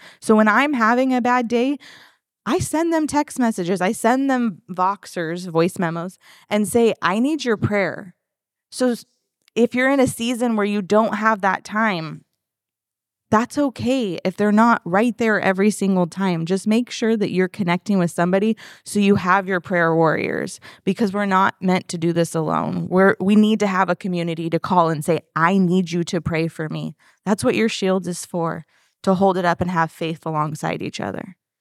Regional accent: San Diego, California, United States; You guys, I'm not from Florida. I'm from San Diego. Your tribe looks different.

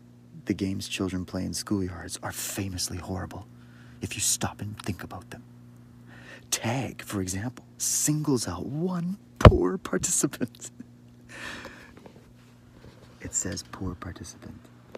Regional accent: Canada; I grew up in Canada

